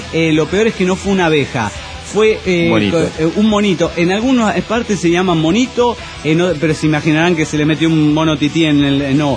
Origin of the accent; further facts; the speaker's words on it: Cajamarca, Peru; now in Lima, Peru; de Cajamarca, en Lima.